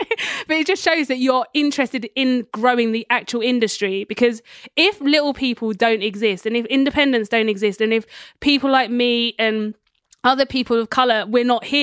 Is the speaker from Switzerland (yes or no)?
no; United Kingdom; because I watch a lot of American TV, as every Brit does.